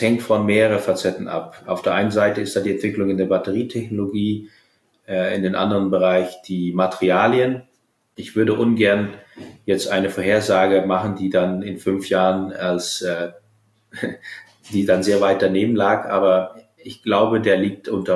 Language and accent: German; Groningen, Netherlands; In meiner Heimat, in den Niederlanden, in Groningen